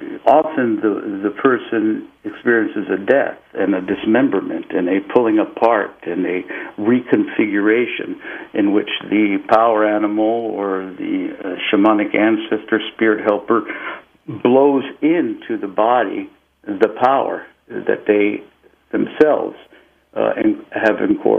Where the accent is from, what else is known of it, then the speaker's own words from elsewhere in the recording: Peru; English is a second language; moved away as an adult; now in United States; For I was born in Peru and lived continuously there until I was 18 when I came to the United States